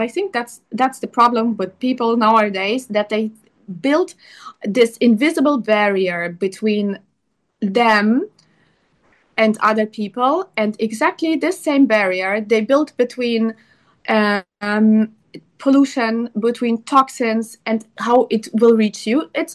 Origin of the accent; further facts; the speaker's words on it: Germany; also born or lived in Ukraine; I was born in Ukraine, but I grew up in Germany.